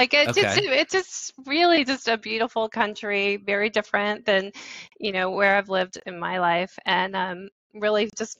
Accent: Kentucky, United States; I grew up outside of Louisville, Kentucky, on

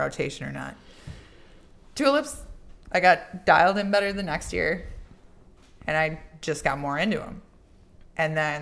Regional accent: Wisconsin, United States; So I'm originally from Wisconsin. I of cliche dairy farm. Yep.

